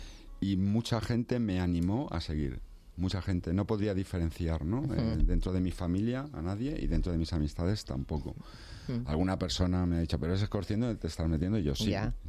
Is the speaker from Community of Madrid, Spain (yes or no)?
yes; Madrid, Community of Madrid, Spain; yo soy madrileño